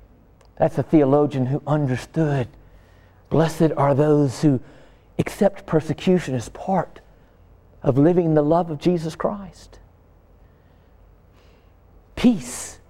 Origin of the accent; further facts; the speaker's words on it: Birmingham, Alabama, United States; When I was a little boy, 8 years old, I remember looking at the newspaper in my hometown of Birmingham, Alabama